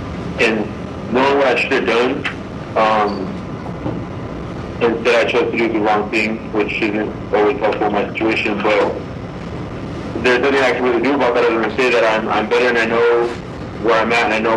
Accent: Arizona, United States; I am from Arizona and I'm sure I have a warrant out

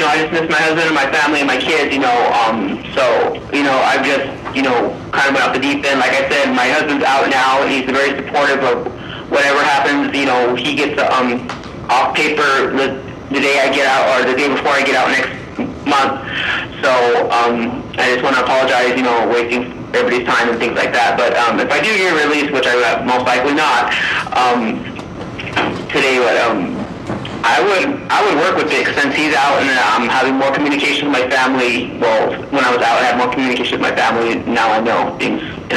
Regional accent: Yuma, Arizona, United States; now in Phoenix, United States; I had to be here in Phoenix. I'm from Yuma, and my kids are like 300 miles away

